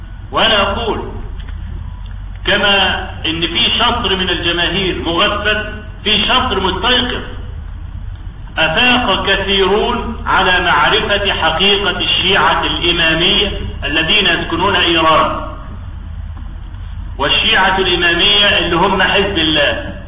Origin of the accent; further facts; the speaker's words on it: Egypt; انا عايز اعرف نجم البحوث الاسلامية ده شغلته ايه هنا عندنا في مصر.